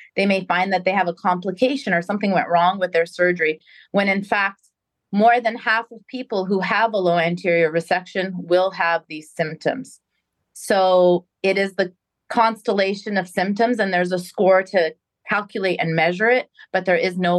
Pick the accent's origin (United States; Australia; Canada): Canada; Montreal, Quebec; I trained at McGill University. I'm born and raised in Montreal, Canada. And I did my general surgery training there. And after finishing training, I came to Cleveland Clinic, Florida here to learn colorectal surgery, where I stayed for 2 years.